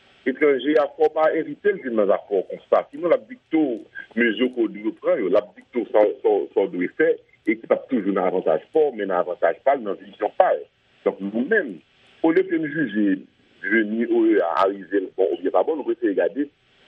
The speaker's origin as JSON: {"language": "French", "country": "Haiti", "said": "En tant qu'haïtien, tout est fait résoudre crise, mais il ne va jamais résoudre crise."}